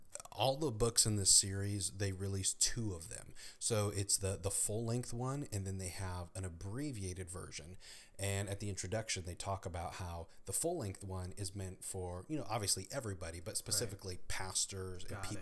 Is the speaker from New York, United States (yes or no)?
yes; Elmira, New York, United States; Did you know that he is buried in my hometown of Elmira, New York?